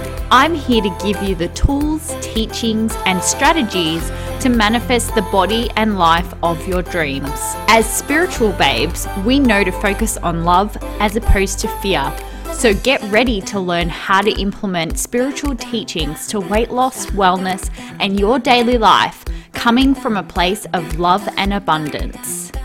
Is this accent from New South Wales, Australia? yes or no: no; Melbourne, Victoria, Australia; born there; Like I was born here in Melbourne. So I've always lived here except for when I went to uni